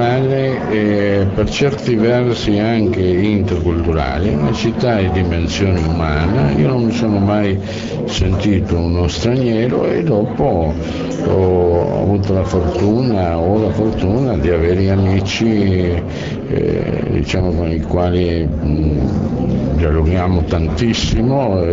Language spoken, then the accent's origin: Italian; Argentina; moved away as an adult; now in Europe; sto parlando per i miei primi 30 anni in Argentina, perché dopo io sono vissuto quasi sempre in Europa